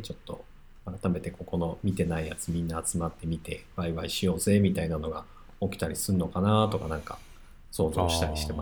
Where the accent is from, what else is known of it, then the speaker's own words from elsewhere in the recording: Osaka, Japan; accent: Kansai dialect; で僕大阪出身なんで、